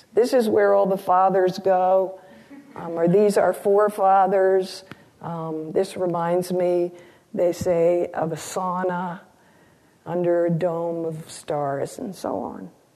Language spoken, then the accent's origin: English; New England, United States; I grew up in New England in a family that didn't go to Florida.